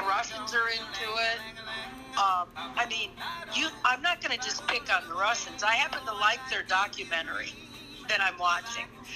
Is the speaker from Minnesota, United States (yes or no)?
yes; New Hope, Minnesota, United States; I'm from New Hope, Minnesota. I have friends in New Hope. I have friends in New Hope, for sure.